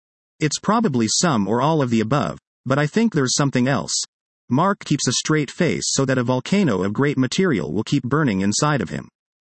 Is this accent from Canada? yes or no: yes; Montreal, Quebec, Canada; growing up in Montreal, where laughing among friends was a full-time activity, no one kept a straight face.